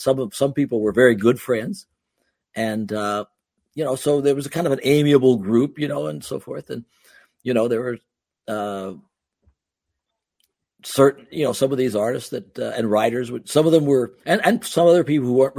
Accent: Missouri, United States; now in New York, United States; You know, I mean, I came from Missouri, but I moved to New York.

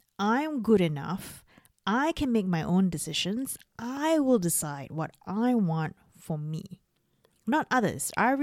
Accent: Singapore; born there; I was born in Singapore. And Singapore does not allow dual citizenship. That means I cannot have two passports from two different countries.

